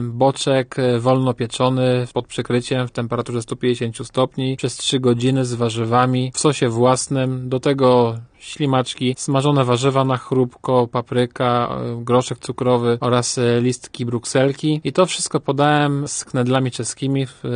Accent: Zgorzelec, Lower Silesian Voivodeship, Poland; Ponieważ pochodzę ze Zgorzelca, z Trójstryku Granic, Polska, Czechy, Niemcy

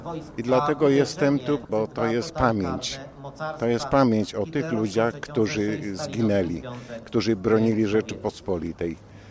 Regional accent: Ostrów Wielkopolski, Greater Poland Voivodeship, Poland; Tak, jestem z Ostrowa Wielkopolskiego.

